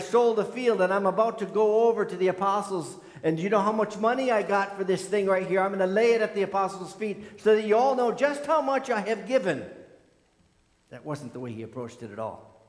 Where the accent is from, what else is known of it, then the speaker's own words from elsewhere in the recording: Michigan, United States; when I grew up in the Upper Peninsula there, just a few miles north of here